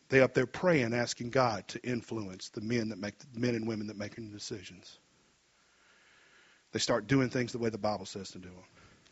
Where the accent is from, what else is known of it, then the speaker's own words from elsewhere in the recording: United States; So, for instance, I'm an American and I'm speaking in English.